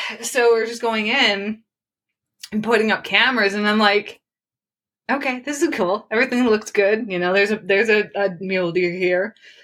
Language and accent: English; Michigan, United States; I come from a hunting background and I'm from Michigan where lions used to be, but they were wiped out.